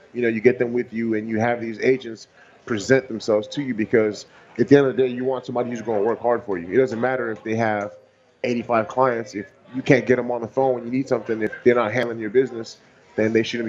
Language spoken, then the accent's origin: English; Nigeria; I played it growing up in Nigeria, so I just know how difficult of a sport it is